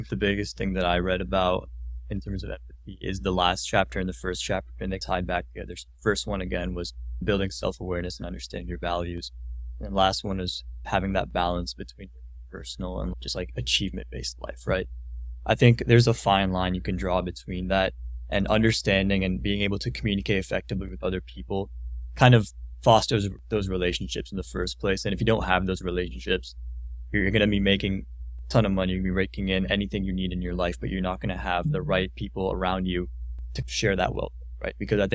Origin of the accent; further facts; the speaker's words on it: California, United States; And I grew up in California, right?